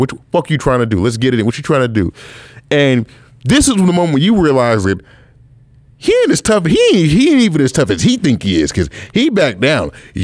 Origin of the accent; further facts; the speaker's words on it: United States; I know because we grew up in America, we taught that this is the greatest country in the world